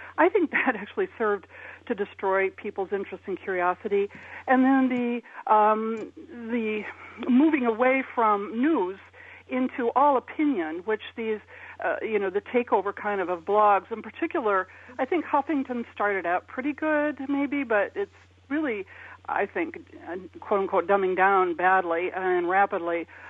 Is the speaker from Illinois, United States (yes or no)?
yes; Peoria, Illinois, United States; Oh, I didn't grow up here. So I grew up in Peoria, actually.